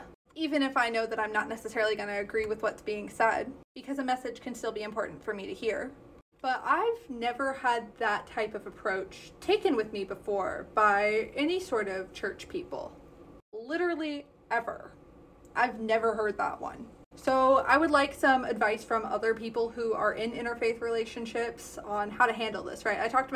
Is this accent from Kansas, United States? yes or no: no; Texas, United States; I've never been to a Southern Baptist church. Despite being Texan, right, my family's Methodist.